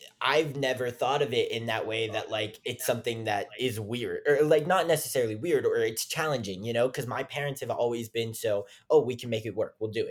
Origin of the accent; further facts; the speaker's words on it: West Virginia, United States; My drive, so like I came from West Virginia, so my drive was like 7 hours one way.